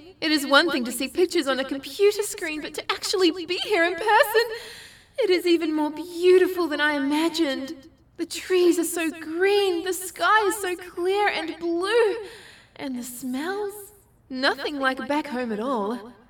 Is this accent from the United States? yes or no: no; Newfoundland and Labrador, Canada; I am from very far away. I come from Newfoundland.